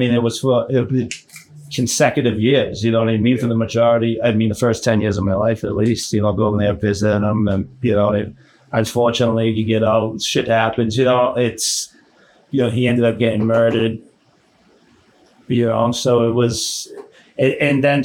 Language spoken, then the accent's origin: English; Charlestown, Massachusetts, United States; Newtown. I grew up down in Newtown. You know, I got to give the shout from my town.